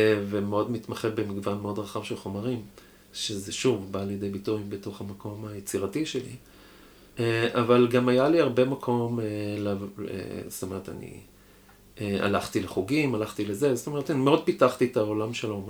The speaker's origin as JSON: {"language": "Hebrew", "town": "Ramat HaSharon", "region": "Tel Aviv District", "country": "Israel", "tie": "born or raised there", "said": "אני גדלתי ברמת השרון"}